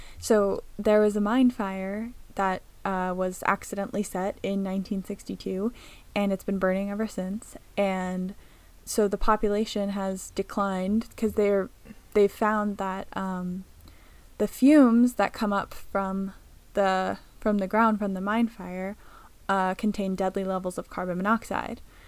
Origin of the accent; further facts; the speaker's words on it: Pennsylvania, United States; I'm from Pennsylvania. I'm from pretty near to where Carmen Maria Machado was raised